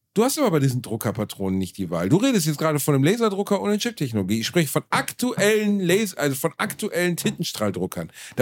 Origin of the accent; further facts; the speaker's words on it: Germany; Ich bin Deutscher.